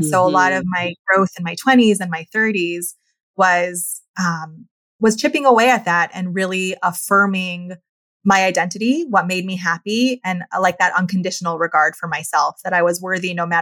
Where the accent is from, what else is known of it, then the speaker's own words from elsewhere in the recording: New York, United States; also born or lived in Colorado; I was raised in New York, born in Colorado, but we moved when I was young, youngest of five children.